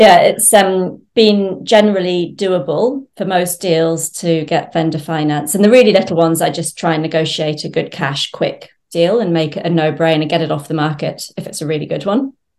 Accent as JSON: {"language": "English", "region": "England", "country": "United Kingdom", "lives_now": "New Zealand", "said": "I am English, so I know people in London, still trying to buy, my sister's in London trying to buy a house."}